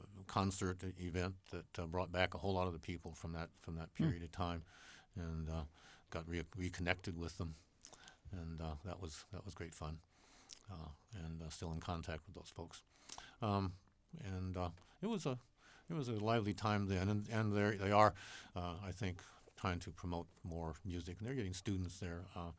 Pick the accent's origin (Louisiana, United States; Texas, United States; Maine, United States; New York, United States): Louisiana, United States; New Orleans; born there; And I was born in New Orleans, so you know the music must have seeped in a little bit there somewhere.